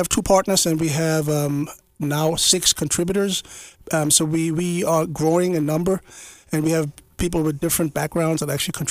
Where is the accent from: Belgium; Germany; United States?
Germany; raised in Germany with my name … That's probably hard to disguise. So my dad was German. I grew up in Germany like a regular German kid, went to school over there.